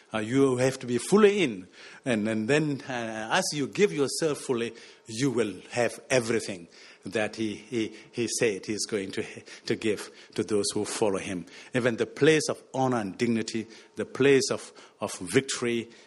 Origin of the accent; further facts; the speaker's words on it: Egypt; moved away as an adult; now in Australia; So when I was at the Monash University, Gippsland, I was coming out from Egypt, and I didn't know much about life in Australia.